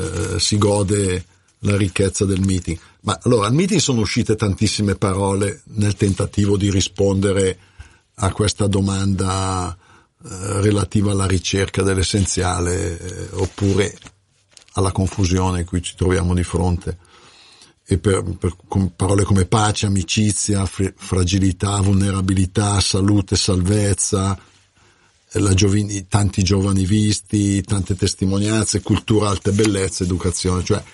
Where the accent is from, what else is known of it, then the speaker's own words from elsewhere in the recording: Venegono, Lombardy, Italy; Beh, intanto più che varesino sono varesotto, perché vengo da Venegono